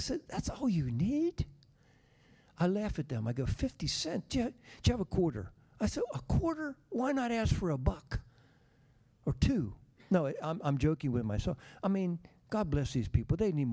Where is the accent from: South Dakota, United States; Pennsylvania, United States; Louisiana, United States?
Pennsylvania, United States; Manheim; one guy said, "Where are you from?" I said, "Mannheim." "Oh, Mannheim, the auto auction."